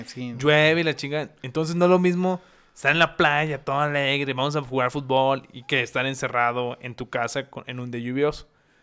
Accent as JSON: {"language": "Spanish", "region": "Nayarit", "country": "Mexico", "said": "Yo soy muy abierto y soy de Nayarit."}